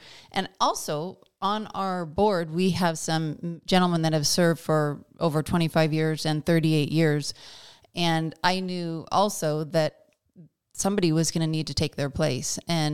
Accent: Yakima, Washington, United States; Well, I was raised in Yakima, as you mentioned, and I was largely raised by my mother and father until I was 10

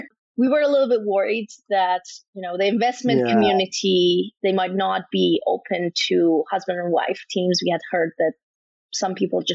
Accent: Iran; I was born and raised in Iran

